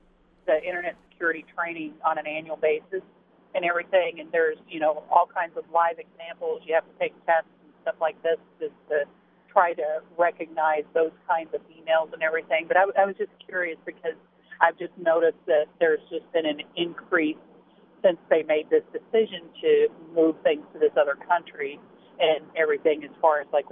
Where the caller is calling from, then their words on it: Franklin, New Hampshire, United States; from Franklin.